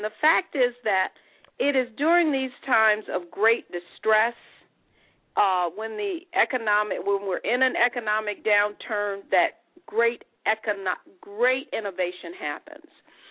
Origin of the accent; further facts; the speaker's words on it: Detroit, Michigan, United States; I am from Detroit, Michigan. I don't come from wealth.